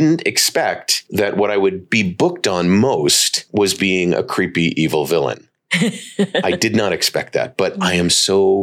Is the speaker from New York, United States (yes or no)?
no; Cleveland, Ohio, United States; Cleveland, Ohio. Ah. Grew up in Cleveland.